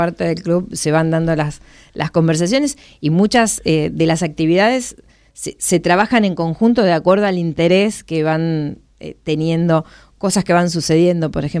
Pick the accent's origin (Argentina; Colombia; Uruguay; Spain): Argentina; Santa Fe; Yo soy santafesina